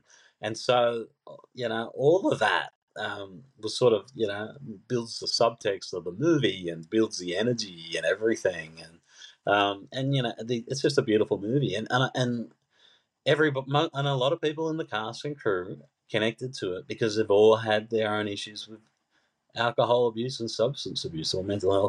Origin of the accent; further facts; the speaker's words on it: Mount Druitt, New South Wales, Australia; as a kid, you know, I grew up in Mount Druitt, right?